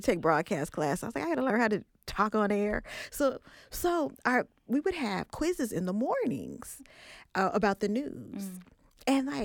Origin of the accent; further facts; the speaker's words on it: Oakland, California, United States; And then public radio, even I grew up in Oakland, you didn't really see a whole lot of promotion of public radio, right?